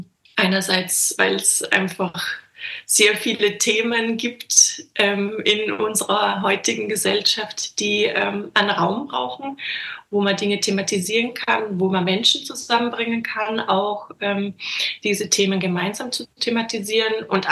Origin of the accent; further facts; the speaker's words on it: Vorarlberg, Austria; Ich bin ja in Vorarlberg groß geworden, genauer gesagt im Rheintal.